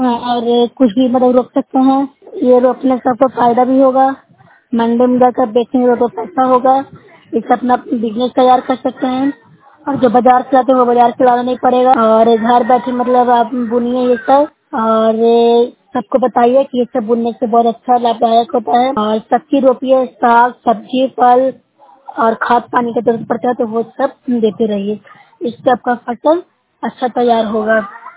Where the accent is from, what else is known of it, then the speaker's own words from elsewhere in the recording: Bihar, India; मैं news blog से हूँ, जिला नालंदा से हूँ।